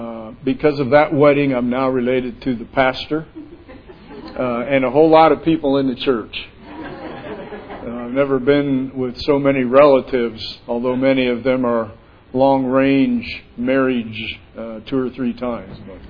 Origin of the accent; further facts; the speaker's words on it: New York, United States; born there; I was born in New York State 32 years ago, came and started a church down in Fresno. Been here ever since.